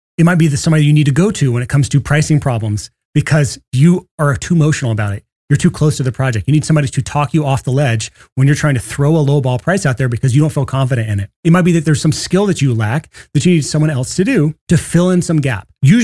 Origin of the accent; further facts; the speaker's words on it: Alabama, United States; I'm sorry. I can say this because I'm from Alabama.